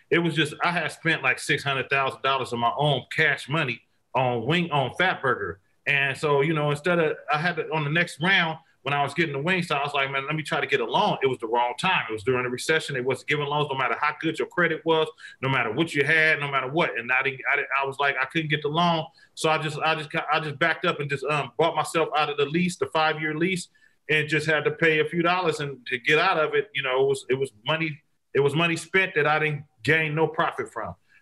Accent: Vallejo, California, United States; I love to talk. You better know it. I'm from the Bay.

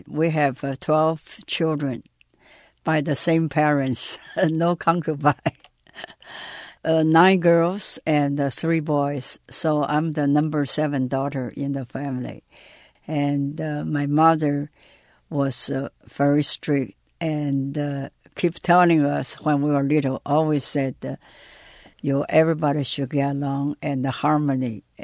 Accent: Shanghai, China; Yeah, we have 2 cooks because we are from Shanghai, south of China.

